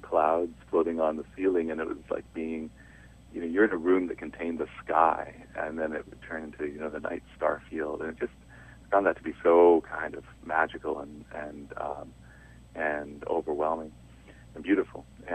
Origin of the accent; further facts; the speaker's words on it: Kamloops, British Columbia, Canada; also born or lived in Vancouver; I grew up actually in Kamloops. I was born in Vancouver, but we moved when I got into school.